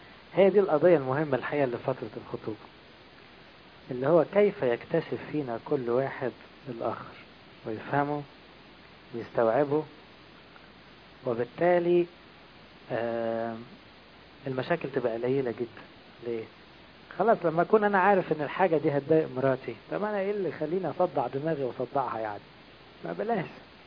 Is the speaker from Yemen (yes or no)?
no; Egypt; اغلبنا كمصريين